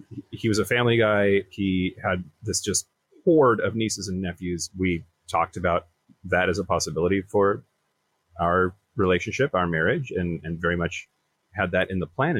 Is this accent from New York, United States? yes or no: no; Washington, United States; I mean, I grew up in Eastern Washington. That's Trump country. It's very, very red. It's very conservative. It's very religious.